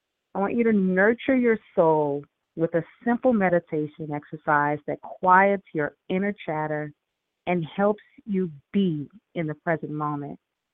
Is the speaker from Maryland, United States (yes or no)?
no; New Orleans, Louisiana, United States; I'm from New Orleans, by the way.